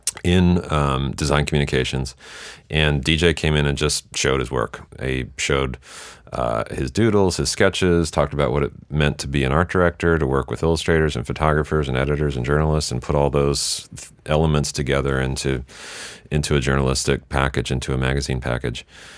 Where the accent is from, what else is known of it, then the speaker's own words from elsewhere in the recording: Lubbock, Texas, United States; And I grew up in Lubbock, Texas.